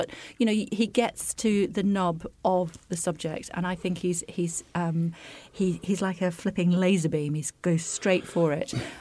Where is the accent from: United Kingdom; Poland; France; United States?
United Kingdom; Wigan, North West England; I'm from Wigan, and so we have no peer.